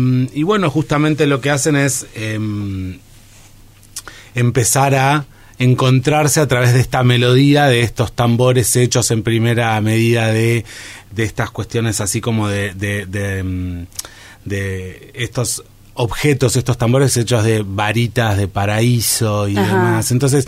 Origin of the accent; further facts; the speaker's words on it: La Plata, Buenos Aires Province, Argentina; Desde Capital hacia acá, pero soy de La Plata.